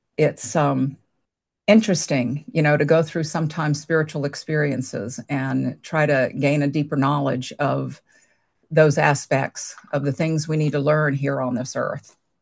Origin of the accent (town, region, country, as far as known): Savannah, Georgia, United States; born or raised there